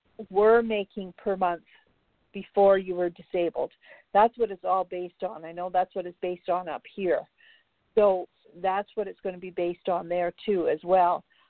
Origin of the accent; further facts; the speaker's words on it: Canada; Like, I'm Canadian, so I have no idea.